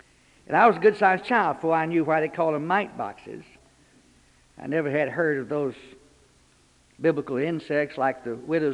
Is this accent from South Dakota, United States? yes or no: no; Texarkana, Arkansas, United States; When I was a little boy growing up in First Prayers in Texarkana